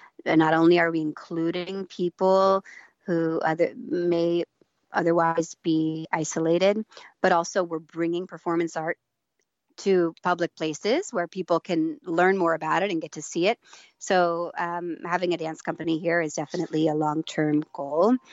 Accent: Maine, United States; finally come home to my home state, you know, my home state of Maine, where I'm from.

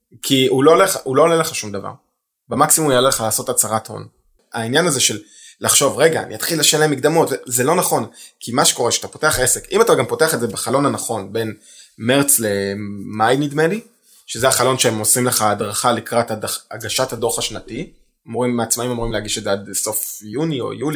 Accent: Rishon LeZion, Central District, Israel; אני מראשון

